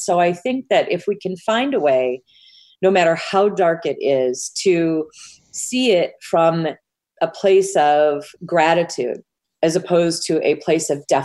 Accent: Midwest, United States; it brought me back to my childhood and such great memories of fall and why I love being a Midwesterner.

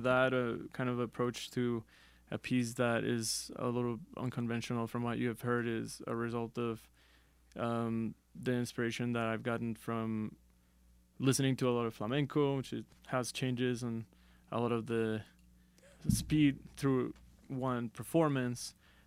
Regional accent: Colombia; English is a second language; now in United States; That's where I first moved when I came from Colombia.

